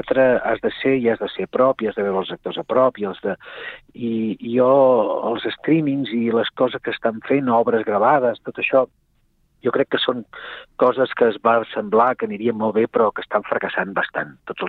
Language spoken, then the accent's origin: Catalan; Sabadell, Catalonia, Spain; a mi m'agrada dir-ho que soc de Sabadell.